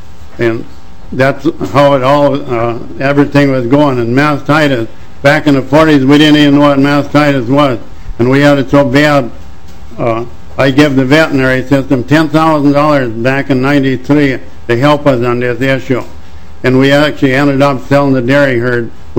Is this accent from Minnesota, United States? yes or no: yes; St. Cloud, Minnesota, United States; from St. Cloud area.